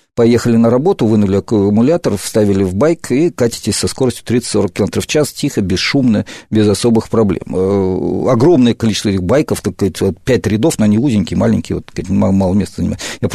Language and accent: Russian; Moscow, Russia; Я вырос на Ленинградском проспекте, когда был совсем маленьким, потом с отцом, военным инженером, объездил пол России, наверное, даже большую часть, и не Россия, а Советского Союза тогда